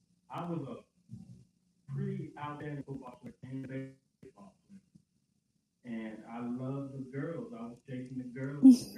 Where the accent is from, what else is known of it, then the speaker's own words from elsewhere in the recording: Mississippi, United States; He's a little bitty guy, but I'm from Mississippi. So Mississippi is always going to get picked on no matter